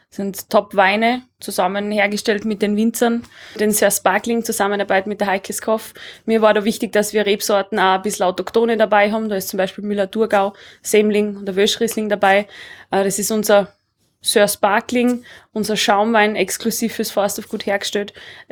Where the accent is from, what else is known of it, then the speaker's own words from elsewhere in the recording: Styria, Austria; ich komme ursprünglich aus der Südsteiermark